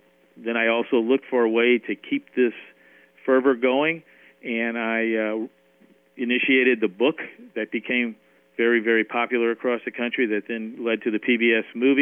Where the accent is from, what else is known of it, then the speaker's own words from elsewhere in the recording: St. Louis, Missouri, United States; Well, I grew up in St. Louis, and I had awareness of baseball.